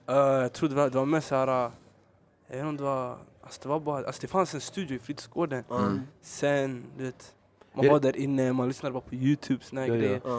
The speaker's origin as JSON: {"language": "Swedish", "town": "Stockholm", "region": "Stockholm County", "country": "Sweden", "tie": "born or raised there", "said": "Hagsätra och Rosved."}